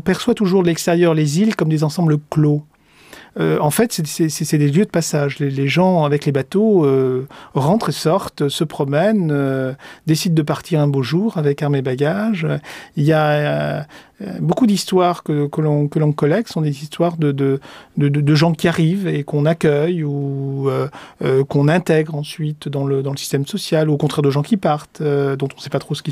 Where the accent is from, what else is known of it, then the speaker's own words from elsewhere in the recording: New Caledonia; En tout cas, chez nous en Calédonie, le voyage primordial, par exemple, est un souvenir très lointain.